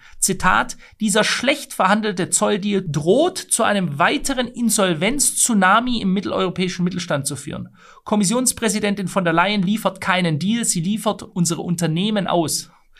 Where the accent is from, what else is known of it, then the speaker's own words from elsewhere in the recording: Stuttgart, Baden-Württemberg, Germany; Ich weiß es jetzt noch hier in meiner alten Heimat in Stuttgart.